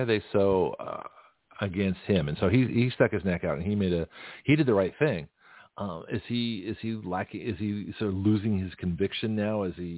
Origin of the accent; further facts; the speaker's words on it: Canada; born there; I'm a Canadian. I'm a Canadian by birth.